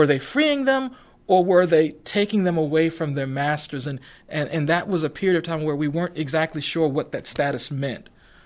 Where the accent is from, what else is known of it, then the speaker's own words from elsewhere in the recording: Virginia, United States; I'm going to try to say this as I grew up in Virginia, and I think Virginia probably has more monuments than any other state.